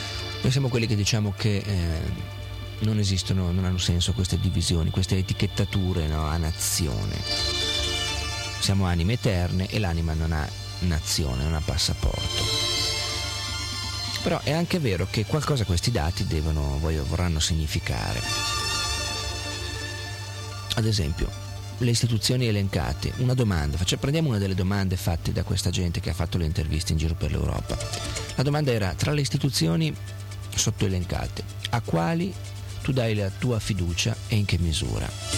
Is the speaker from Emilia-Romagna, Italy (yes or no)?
no; Milan, Lombardy, Italy; born there; Io sono nato a Milano, ho un bel dire che avrei potuto nascere a Siena. Sono nato a Milano.